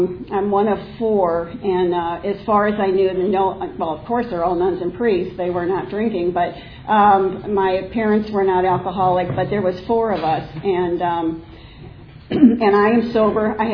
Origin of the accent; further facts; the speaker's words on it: St. Louis, Missouri, United States; But I was raised in Missouri and in St. Louis, and it was very kind of close-knit.